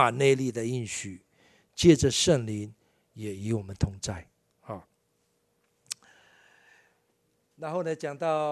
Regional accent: Malaysia; 我是中国人，就是我是华人，就是哈是马来西亚这个的这个长大的华人，但是我还是会讲中文哈，所以说我的这个文化背景还是比较偏向华人

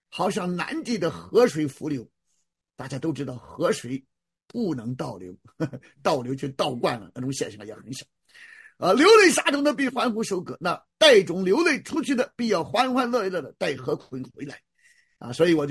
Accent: United States; 我们美国人

